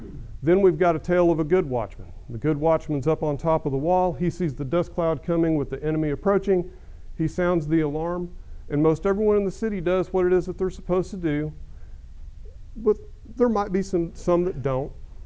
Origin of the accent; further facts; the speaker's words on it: Norman, Oklahoma, United States; So I was born here in Norman, was raised in a Christian family, attended Harding University